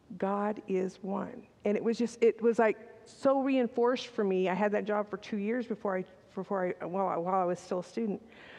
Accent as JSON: {"language": "English", "town": "San Diego", "region": "California", "country": "United States", "said": "I'm from San Diego, with the ocean waves crashing and the sun setting."}